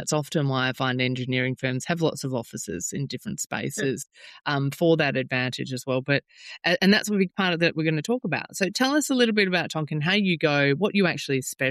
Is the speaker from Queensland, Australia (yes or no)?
yes; Queensland, Australia; I love Maroochydore, obviously being a Queenslander.